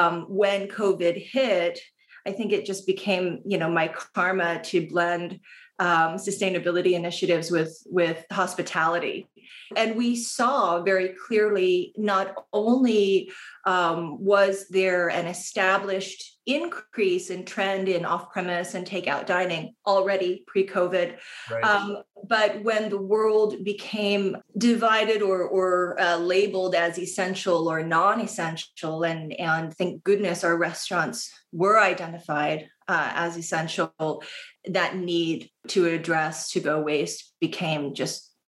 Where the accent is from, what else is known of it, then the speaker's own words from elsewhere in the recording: New York City, New York, United States; Myself, I grew up in New York City. I'm based here. I spend half my time in central Vermont.